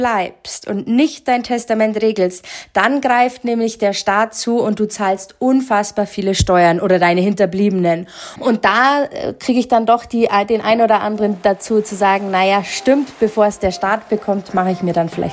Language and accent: German; Munich, Bavaria, Germany; moved away as an adult; now in Colorado, United States; Tatsächlich bin ich ein Münchner Kindl, komme aus München, wie man hört, und liebe die Berge